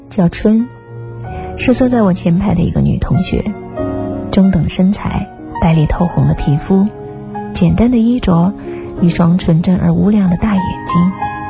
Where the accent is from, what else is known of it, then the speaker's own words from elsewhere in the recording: Maoming, Guangdong, China; 我是茂名人，1993年进入一所中专学校读书，16、17岁的年纪